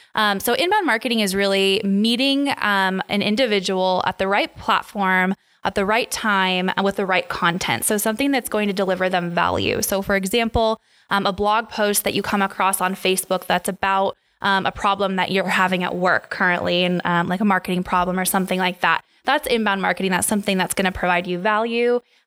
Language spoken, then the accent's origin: English; Seattle, Washington, United States; now in Spokane, United States; So I'm originally from the Seattle area. I moved over to Spokane to go to college, and I stuck around.